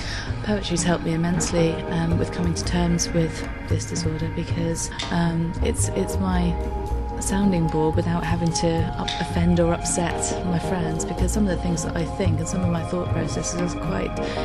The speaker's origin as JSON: {"language": "English", "town": "Portsmouth", "region": "South East England", "country": "United Kingdom", "said": "I'm 36 and I'm from Portsmouth."}